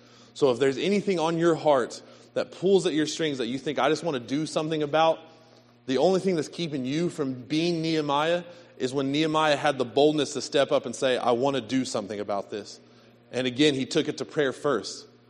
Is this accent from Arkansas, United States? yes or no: no; McLeansboro, Illinois, United States; I'm from McLeansboro